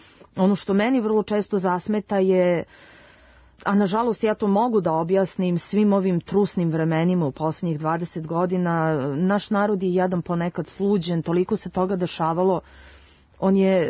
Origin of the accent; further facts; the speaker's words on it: Serbia; Mi to shvatamo, mi smo Srbi prosto emotivni i sve shvatamo emotivno.